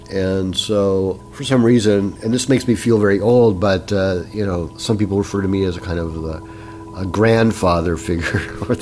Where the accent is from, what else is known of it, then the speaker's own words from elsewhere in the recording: United States; now in Japan; As an American, a non-Japanese, one will always be an outsider in Japan in any endeavor.